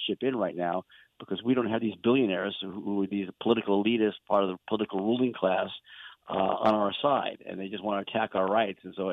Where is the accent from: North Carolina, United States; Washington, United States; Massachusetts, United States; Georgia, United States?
Washington, United States; I've seen it in my home state of Washington.